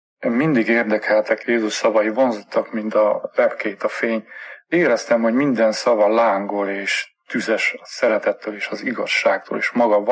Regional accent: Uileacu Șimleului, Sălaj, Romania; Erdélyből származom, ott születtem egy kis falucskában, Somlyó Újlak a neve.

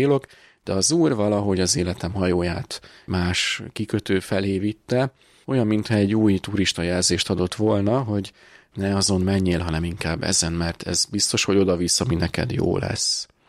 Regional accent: Dunakeszi, Pest, Hungary; born there; családilag bár Dunakeszin születtem, de nagyszüleim révén Komárom-Esztergom vármegyéből származom, Bajnáról, egy gyönyörű településről

